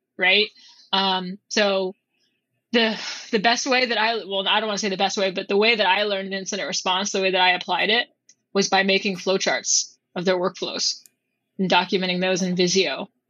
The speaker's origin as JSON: {"language": "English", "town": "San Antonio", "region": "Texas", "country": "United States", "tie": "born or raised there", "said": "I grew up in San Antonio, Texas, which is 68% Hispanic and like 25 or something, maybe less than that, actually, Black."}